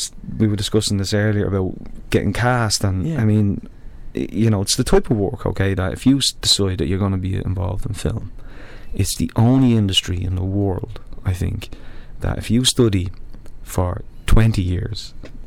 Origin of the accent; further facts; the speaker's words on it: Dublin, Leinster, Ireland; which I grew up in Dublin city centre